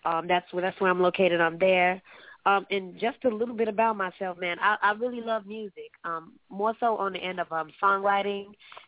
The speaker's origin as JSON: {"language": "English", "town": "Chicago", "region": "Illinois", "country": "United States", "lives_now": "Orlando, United States", "said": "I'm actually from Chicago, actually in Orlando right now. I came down here to go to Full Sail University"}